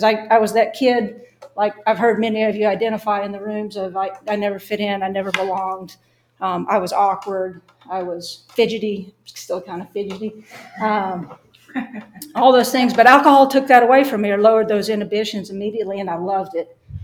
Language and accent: English; Arkansas, United States; You can probably tell I have a little bit of an accent. I grew up in Arkansas. And the only thing really unique about that was I lived in a dry county.